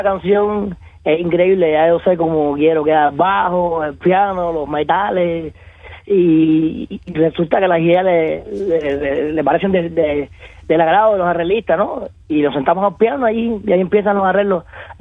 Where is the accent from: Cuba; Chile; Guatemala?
Cuba; cuento los días para volver a estar en mi tierra